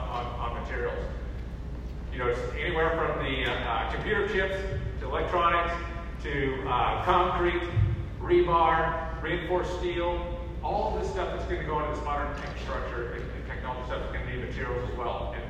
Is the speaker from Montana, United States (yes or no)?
yes; Montana, United States; These places are scattered hundreds and hundreds of miles around my home state of Montana, Wyoming, Colorado, and North Dakota.